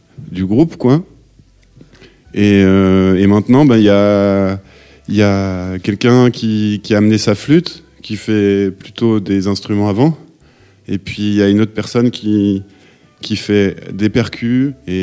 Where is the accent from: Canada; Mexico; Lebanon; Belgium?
Belgium; Comines, Wallonia; now in France; je viens de Comines, à côté de Lille, mais en Belgique. Et là j'habite en Limousin, dans une ferme